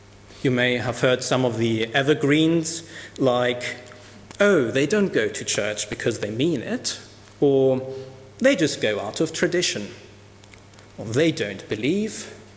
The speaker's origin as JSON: {"language": "English", "country": "Cyprus", "tie": "born or raised there", "said": "when I was growing up in Cyprus"}